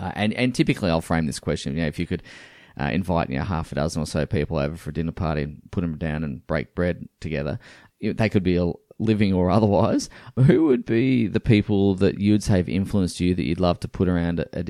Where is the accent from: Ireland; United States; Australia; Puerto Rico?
Australia; as much as I hate to admit this being an Aussie